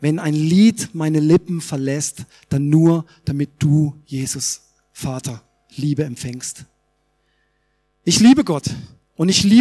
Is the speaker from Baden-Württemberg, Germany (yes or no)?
yes; Freiburg, Baden-Württemberg, Germany; moved away as an adult; Ich komme ja aus Freiburg, aber ich bin seit 22 Jahren in Hessen